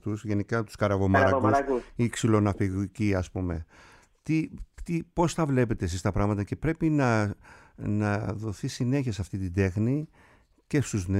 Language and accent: Greek; Kasos, South Aegean, Greece; στο νησί μου την Κάσου